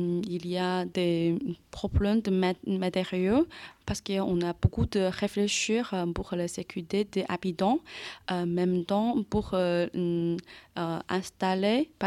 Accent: China; French is a second language; now in Bourges, France; Bonjour tout le monde … je viens d'en Chine. Je suis étudiante de Beaux-Arts Bourges, je suis 5e année.

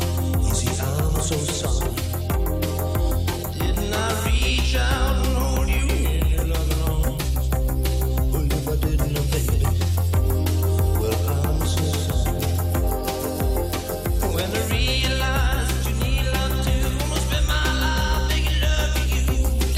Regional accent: France; c'est un morceau qui est connu chez nous en France

